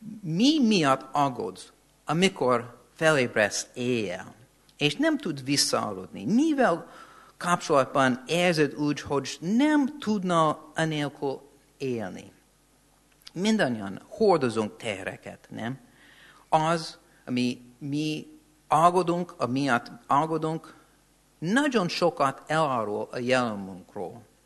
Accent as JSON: {"language": "Hungarian", "country": "United States", "tie": "born or raised there", "second_language": "Hungarian", "said": "Én Amerika egyik nagyon hideg részen nőttem fel"}